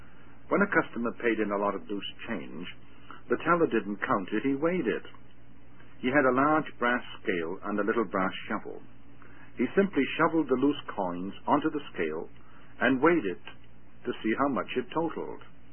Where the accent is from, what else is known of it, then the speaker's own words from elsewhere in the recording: Wales, United Kingdom; I remember as a little boy going with my mother into Barclays Bank on Commercial Street in my hometown in South Wales.